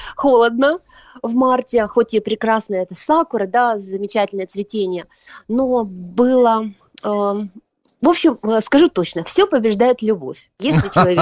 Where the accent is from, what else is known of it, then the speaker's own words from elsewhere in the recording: Vladivostok, Primorsky Krai, Russia; на самом деле я из Дальнего Востока сама, хотя корни из Петербурга и Ростов-на-Дону, но родилась я во Владивостоке.